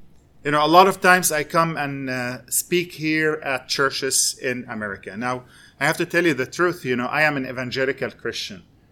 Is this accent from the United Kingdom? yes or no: no; Jerusalem, Jerusalem District, Israel; You see, I was born in Jerusalem. My parents' house still is in the old city of Jerusalem. And as a little child growing up there